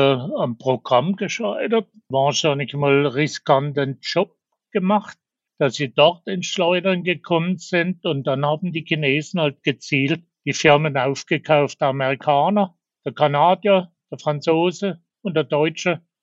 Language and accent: German; Schwanau, Baden-Württemberg, Germany; auch schon in Schwanau, in meiner Heimatgemeinde, gebaut haben, das Büro gebaut haben und die erste Bauetappe